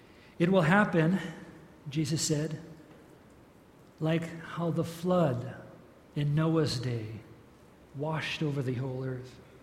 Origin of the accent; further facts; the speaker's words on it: Idaho, United States; It was new to me, and I grew up in Idaho. I know mashed potatoes